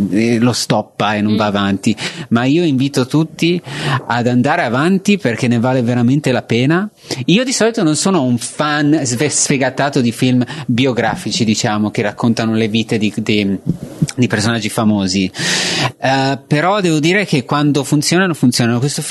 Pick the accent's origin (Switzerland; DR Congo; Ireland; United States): Ireland; Io sono cresciuto in Irlanda, quindi non so.